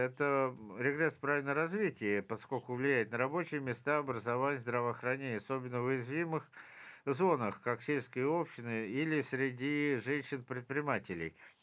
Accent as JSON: {"language": "Russian", "country": "Moldova", "said": "Уважаемые господа, я из Молдовы."}